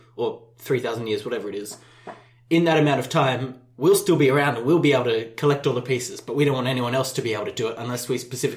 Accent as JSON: {"language": "English", "country": "Australia", "said": "In a way that I, as an Australian, very much enjoyed."}